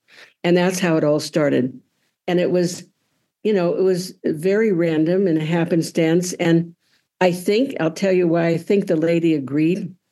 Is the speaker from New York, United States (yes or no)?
no; Hawaii, United States; this woman with the Polaroid camera and the general, and I'm from Hawaii.